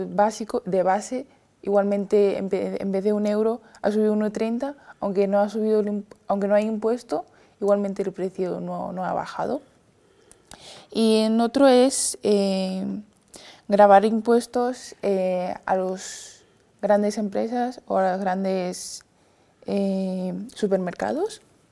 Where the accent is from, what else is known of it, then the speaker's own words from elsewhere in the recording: China; Spanish is a second language; now in Madrid, Spain; De China. Sureste.